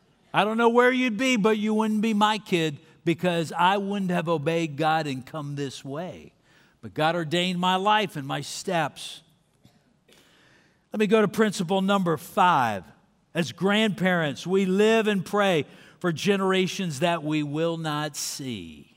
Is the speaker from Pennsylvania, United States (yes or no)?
yes; Hershey, Pennsylvania, United States; now in Dallas, United States; I grew up in Hershey, Pennsylvania. Came to Dallas through Haiti.